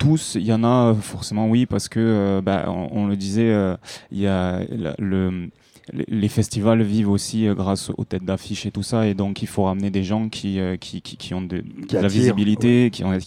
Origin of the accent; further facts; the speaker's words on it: Montauban, Occitanie, France; On vient de Montauban